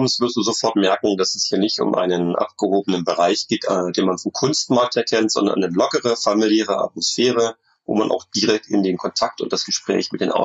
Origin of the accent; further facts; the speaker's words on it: Berlin, Germany; Ich selbst bin ja Berliner